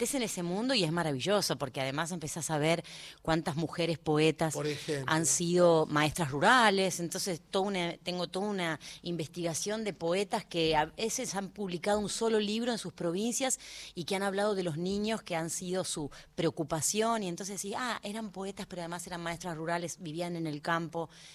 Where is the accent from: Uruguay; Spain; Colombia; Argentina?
Argentina; Río Grande, Tierra del Fuego; yo canté con ella en Río Grande, en mi pueblo. cuando tenía 10 años